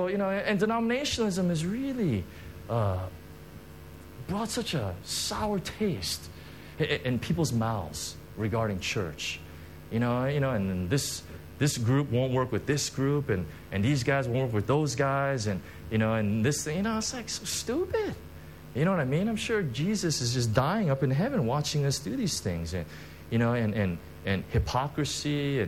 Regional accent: United States; I'm from the States.

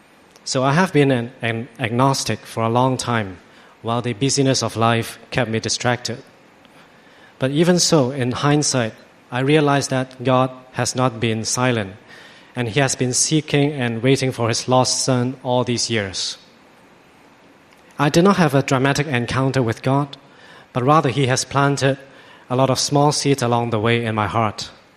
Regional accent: Hong Kong; I grew up in Hong Kong in a loving family that is not religious and perhaps not the most expressive.

